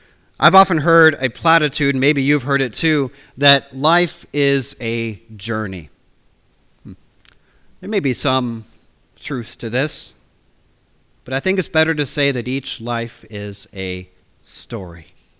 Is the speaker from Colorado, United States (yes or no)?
no; Washington, United States; now in Kemnay, United Kingdom; I'm from Washington State, in the United States, not the crazy Washington, but the other Washington.